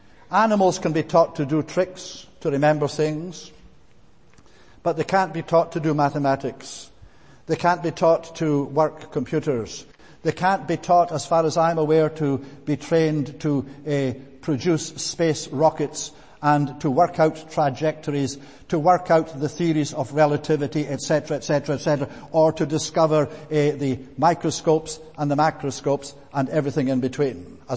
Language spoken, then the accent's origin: English; Scotland, United Kingdom; where I was brought up in Coole